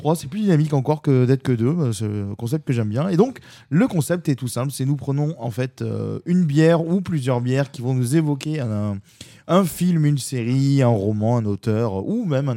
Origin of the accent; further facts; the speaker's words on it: Marseille, Provence-Alpes-Côte d'Azur, France; pour ceux qui nous écoutent, on est marseillais, hein